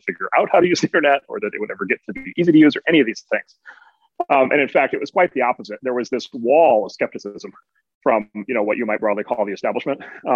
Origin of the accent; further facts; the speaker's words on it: Midwest, United States; Well, so first of all, I'm from the Midwest, and so even if I thought that, I could never admit that I thought that.